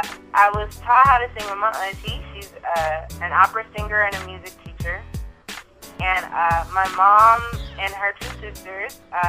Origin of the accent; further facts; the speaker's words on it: Oakland, California, United States; Yeah, you could say I'm from Oakland. I just consider myself from the Bay Area, but my mom is from Oakland.